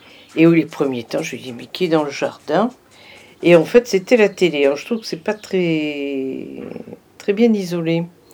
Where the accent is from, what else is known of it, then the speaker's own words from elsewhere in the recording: Bordeaux, Nouvelle-Aquitaine, France; on est bordelais, nous sommes bordelais